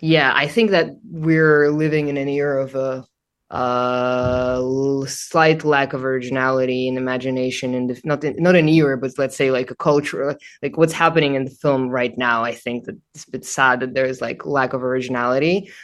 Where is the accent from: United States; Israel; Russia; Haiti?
Russia; Moscow; I am from Russian and Armenian descent. I grew up in Moscow.